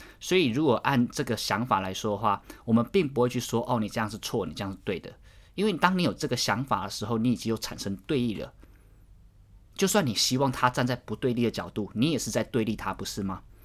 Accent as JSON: {"language": "Chinese", "country": "Taiwan", "said": "他就知道我是台湾人"}